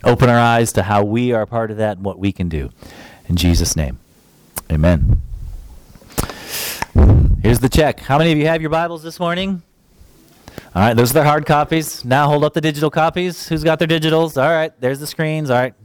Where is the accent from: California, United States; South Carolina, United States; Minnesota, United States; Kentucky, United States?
Minnesota, United States; also born or lived in Florida; But in that time, we moved from Florida, the south, up to Minnesota, and that's kind of home now for me.